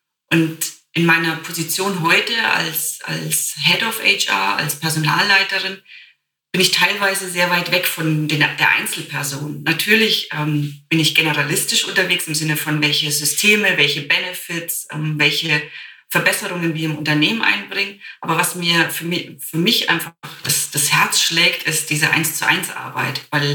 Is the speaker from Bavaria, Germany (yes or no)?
yes; Bavaria, Germany; Also ich komme ja aus Franken und bei uns sind so fränkische Knörze, sind so ganz bekannt, die halt nicht so viel reden.